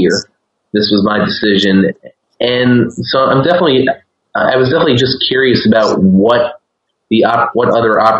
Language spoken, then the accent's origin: English; New York, United States; So I came back to New York. I'm from New York, and I went to graduate school for an ESL degree.